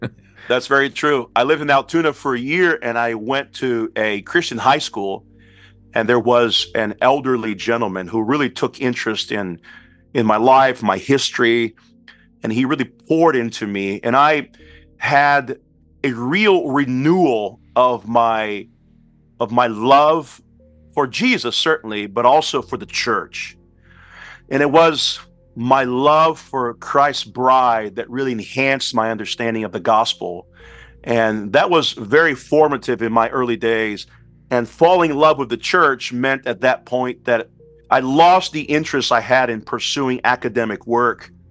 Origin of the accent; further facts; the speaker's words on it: Brazil; I grew up in Brazil. I am the son of a Baptist minister